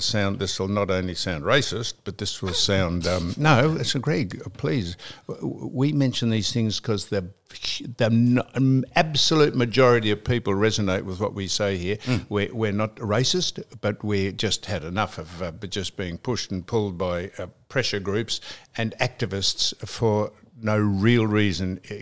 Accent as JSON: {"language": "English", "country": "Australia", "said": "And I'm an Australian speaking English, and I know there's plenty of people here that don't speak English"}